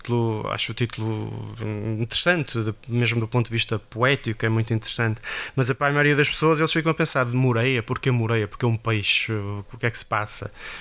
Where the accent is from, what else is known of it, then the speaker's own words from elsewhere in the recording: Portugal; mas como portugueses nós falamos do racismo em Portugal